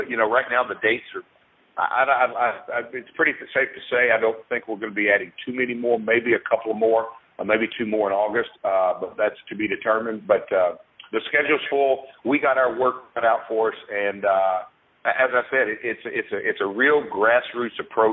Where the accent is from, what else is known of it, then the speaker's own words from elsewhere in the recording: Tennessee, United States; be kicking off Global Force Wrestling's very first event in my home state.